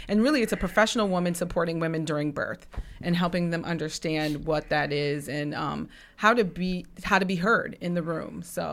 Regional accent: Saratoga Springs, New York, United States; also born or lived in Port Jervis, New York; I was raised in Saratoga Springs, New York.

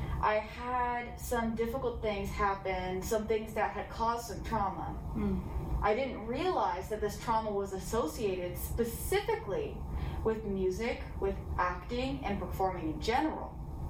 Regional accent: Oklahoma City, Oklahoma, United States; So I'm from the Oklahoma City area in Oklahoma. I technically live in Edmond, Oklahoma.

